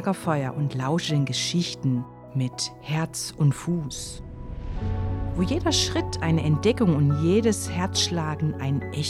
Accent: Offenburg, Baden-Württemberg, Germany; now in Freiburg, Germany

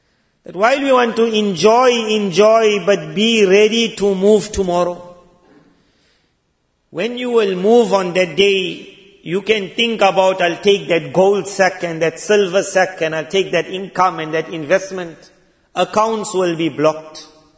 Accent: South Africa; I'm from South Africa.

